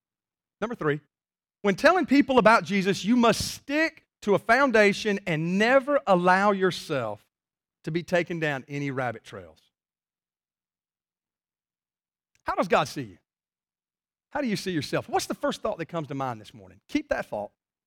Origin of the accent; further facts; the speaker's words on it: Monroe, United States; I'm from Monroe. You know, I gotta understand in Monroe terms. So I'm going to give it to you in Monroe, okay?